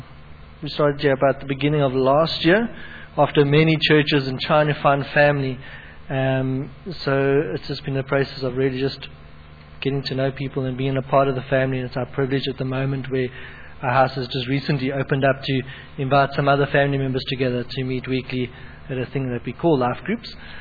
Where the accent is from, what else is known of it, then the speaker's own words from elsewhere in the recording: Durban, KwaZulu-Natal, South Africa; moved away as an adult; Jen, we're originally from Durban. We moved down here 5 years ago, so yeah, to the Durbanites.